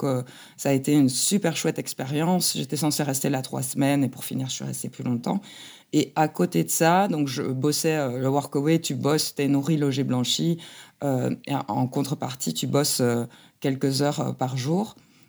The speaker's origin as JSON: {"language": "French", "country": "Belgium", "said": "Je suis belge et ça n'existe pas la santé communautaire"}